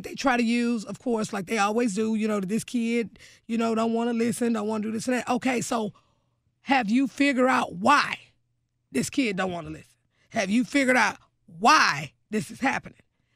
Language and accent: English; Houston, Texas, United States; You know, I'm from Northeast Houston. You know, I'm that girl that's from around the way